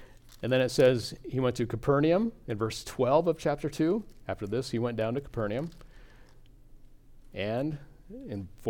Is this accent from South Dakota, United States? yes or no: yes; Lenox, South Dakota, United States; also born or lived in Bassett, United States; I call my hometown, we lived in a couple other places, but I call my hometown Lenox, over on the east side of South Dakota, because that's where I spent my formative years, particularly high school.